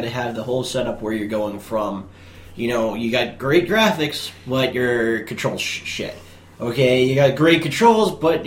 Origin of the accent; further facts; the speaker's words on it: Wales, United Kingdom; Actually, I'm Welsh.